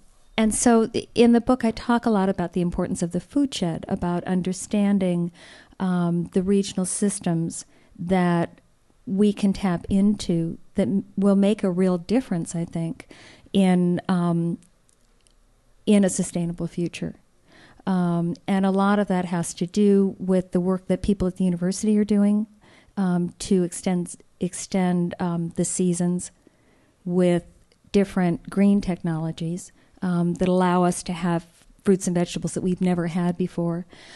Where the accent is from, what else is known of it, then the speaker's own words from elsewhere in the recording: New Jersey, United States; because I grew up in New Jersey.